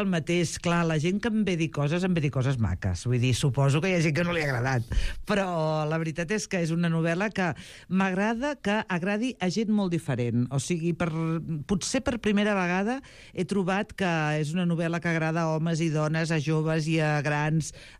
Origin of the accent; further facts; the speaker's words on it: Figueres, Catalonia, Spain; now in Badalona, Spain; sóc badalonina i sóc figuerenca, perquè a més és que és la pura realitat.